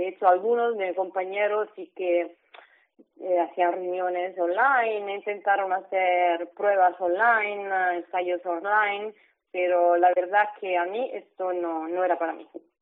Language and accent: Spanish; Rome, Lazio, Italy; Spanish is a second language; moved away as an adult; now in Barcelona, Spain; Sí, soy italiana, exactamente, y de Roma.